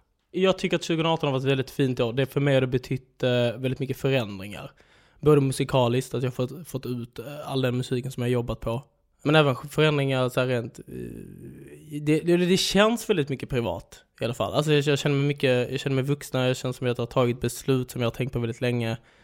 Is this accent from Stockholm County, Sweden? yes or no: no; Holmeja, Skåne, Sweden; jag är uppväxt i Holmeja, Svedala, Skåneland.